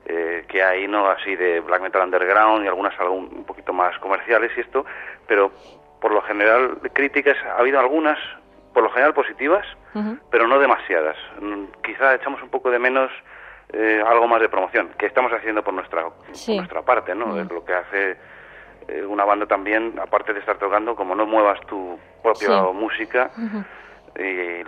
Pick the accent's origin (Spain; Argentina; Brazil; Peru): Spain; una banda de black metal así, siendo españoles, la gente tiende a mirarlo con rechazo